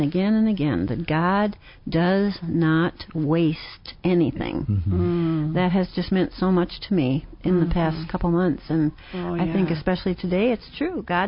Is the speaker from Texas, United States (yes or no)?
no; Minnesota, United States; moved away; Yes, I am from Minnesota, land of 10 to 20,000 lakes.